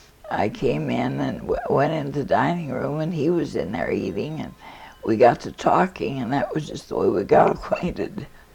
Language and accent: English; Portland, Oregon, United States; born there; Well, I was born right here in Portland, well, out in St. John's.